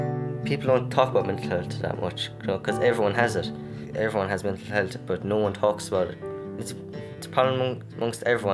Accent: Tralee, Munster, Ireland; I'm 17 and I'm from Tralee.

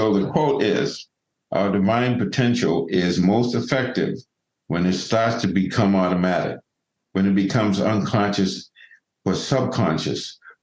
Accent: Boston, Massachusetts, United States; So obviously I grew up in Boston, and so I watched him play his whole career.

